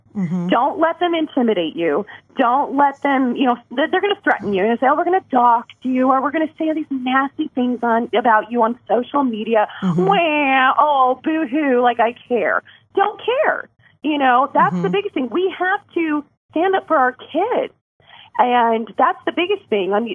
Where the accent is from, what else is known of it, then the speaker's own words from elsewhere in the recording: Denver, Colorado, United States; now in Alabama, United States; Again, I'm from Denver. Woo-woo, go Colorado.